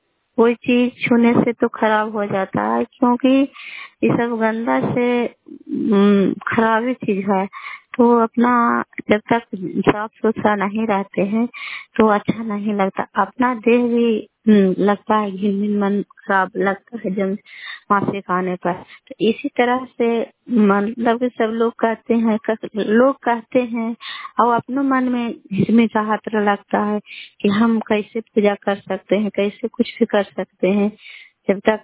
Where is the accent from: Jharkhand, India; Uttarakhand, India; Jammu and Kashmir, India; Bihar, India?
Bihar, India; Kalyanpur